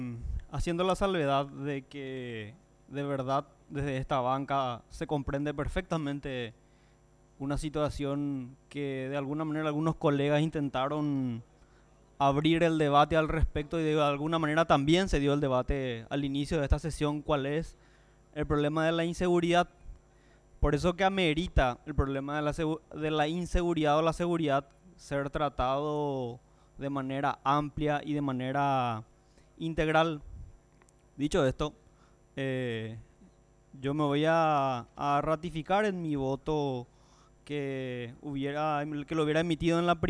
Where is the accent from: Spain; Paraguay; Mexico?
Paraguay; somos víctimas los paraguayos